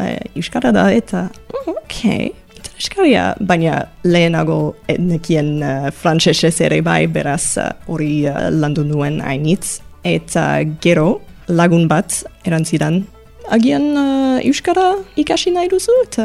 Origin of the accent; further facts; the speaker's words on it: Canada; Basque is a second language; now in Bayonne, France; Kanadakoa naiz. Euskal Herrian bizi naiz bara 8 urte orain. Eta euskara ikasten hasi nintzen duela bi urte, aika gau eskolan. Eta okina naiz, hemen Baionan